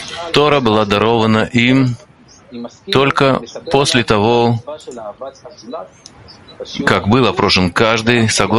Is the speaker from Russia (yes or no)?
no; Kharkiv, Kharkiv Oblast, Ukraine; Привет, ребята, я из Харькова, из Украины.